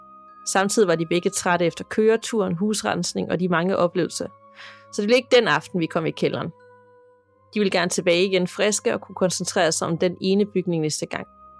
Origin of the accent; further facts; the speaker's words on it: Lystrup, Central Denmark Region, Denmark; det hus, jeg voksede op i Lystrup, lige uden for Aarhus